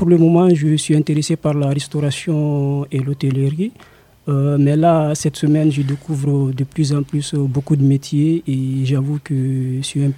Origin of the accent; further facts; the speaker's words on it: Guinea; now in France; je viens de la Guinée-Conakry. Je suis en France depuis 2021